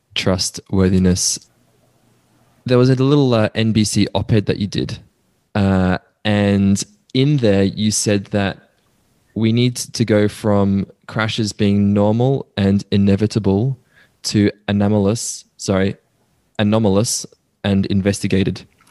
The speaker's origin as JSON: {"language": "English", "country": "Australia", "said": "As an Australian, it was such a different experience, hey, compared to my city campus university in Melbourne."}